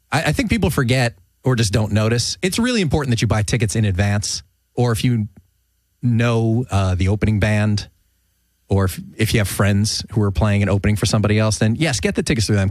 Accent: New Jersey, United States; And one of the reasons I was very happy that I grew up in New Jersey, because New York and Philly were nearby.

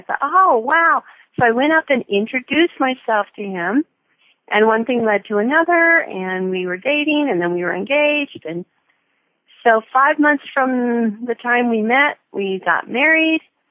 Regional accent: Arlington, Massachusetts, United States; I grew up in Arlington, I went to Arlington High School, and I was kind of an oddity there because I was Mormon, and there were very, very few others at the time.

